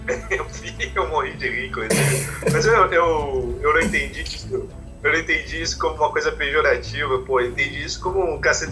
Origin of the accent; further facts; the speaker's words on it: Rio de Janeiro, Brazil; porque como eu vim do Rio de Janeiro, né?